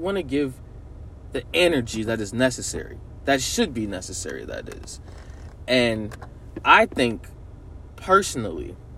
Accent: Chicago, Illinois, United States; I'm from Chicago, so I don't give a fuck about what anybody else says. This is a Chi-Town pod. I am a product of Chicago.

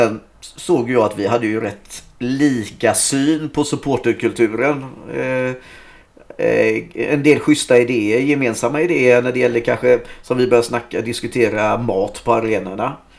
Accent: Gothenburg, Västra Götaland County, Sweden; now in Frillesås, Sweden; självklart sitter jag i Frillesås. Det är inga konstigheter. Född och uppvuxen i Göteborg. Men jag har hittat lugnet när det är Frillesås i alla fall.

